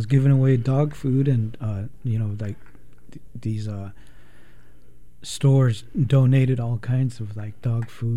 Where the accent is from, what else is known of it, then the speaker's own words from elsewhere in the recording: United States; I remember when I was a kid, I was growing up on the Dene Navajo Res. I was in a boarding school